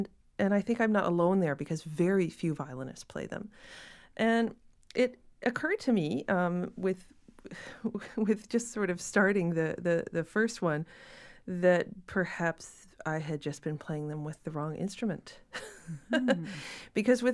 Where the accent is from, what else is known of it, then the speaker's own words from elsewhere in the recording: Ontario, Canada; Also, I grew up in Ontario, and you can't really grow up there without the kind of wonderful shadow, one might say